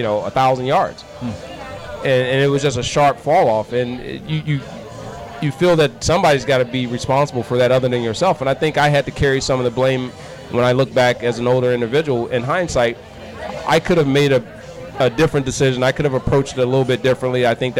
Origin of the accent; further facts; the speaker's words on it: Michigan, United States; also born or lived in Virginia; I was born and raised in Virginia, but I grew up in Michigan.